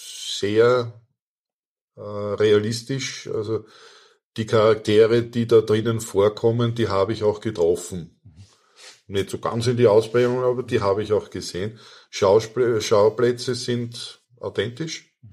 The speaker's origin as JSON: {"language": "German", "country": "Austria", "said": "ich bin Österreicher"}